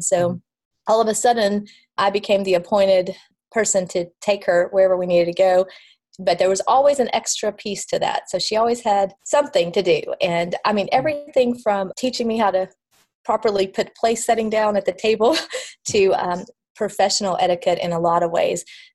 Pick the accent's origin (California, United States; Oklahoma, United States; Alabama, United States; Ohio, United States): Alabama, United States; she, being from Georgia and I'm from Alabama, we clicked on that level too.